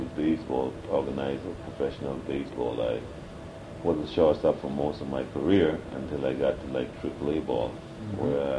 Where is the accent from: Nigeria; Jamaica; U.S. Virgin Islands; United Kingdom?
U.S. Virgin Islands; St. Croix; Well, I was born in St. Croix, Virgin Islands, and I played around the schoolyards, and eventually got into, on the high school teams, inter-island meets against the other islands.